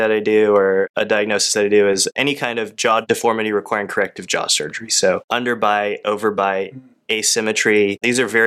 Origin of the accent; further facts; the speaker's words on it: Plano, Texas, United States; I was actually born and raised in the Dallas area, so I grew up not far from here up in Plano.